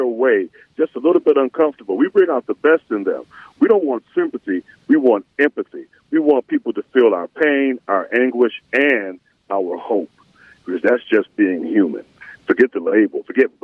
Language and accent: English; Chicago, Illinois, United States; my folks are from Arkansas. I'm Chicagoan, but granddaddy had a big old hound dog.